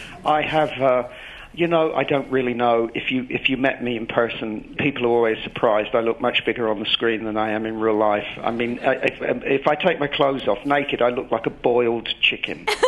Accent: England, United Kingdom; accent: English; I worked with a coach to get my English accent back.

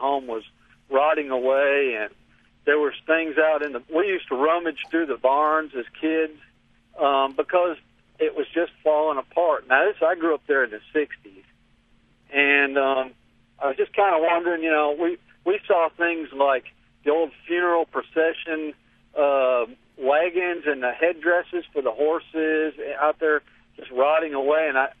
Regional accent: Ohio, United States; I grew up in Mineral, Ohio, and I grew up about, within a quarter mile of President Garfield's home.

